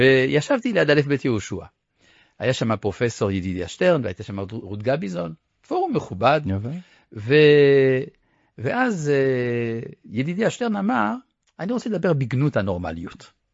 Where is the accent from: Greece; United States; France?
France; now in Israel; אני גדלתי במדינה שעל כל בניין רשמי היה כתוב חירות, שוויון ואחווה.